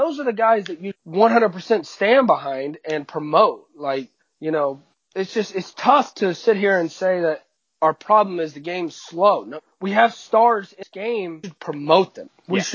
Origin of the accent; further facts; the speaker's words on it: North Carolina, United States; Hey, I'm from North Carolina. I watch the Panthers play